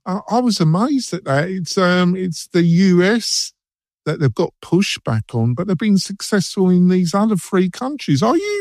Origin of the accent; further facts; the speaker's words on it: England, United Kingdom; I'm English